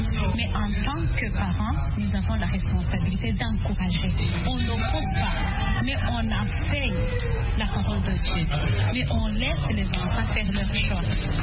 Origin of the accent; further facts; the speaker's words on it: Burundi; Oui, je suis burundaise.